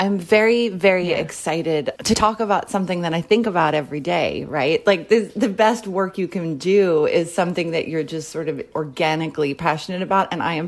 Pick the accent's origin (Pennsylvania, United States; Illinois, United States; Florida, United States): Pennsylvania, United States; Philadelphia; now in Los Angeles, United States; I am a 47-year-old woman who lives somewhat reluctantly in Los Angeles. I'm originally from Philadelphia.